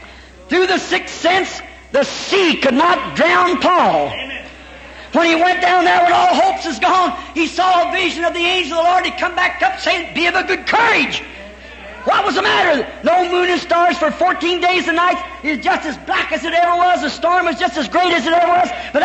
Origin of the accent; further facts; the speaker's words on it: Missouri, United States; I'm from Missouri, you have to show me, you know.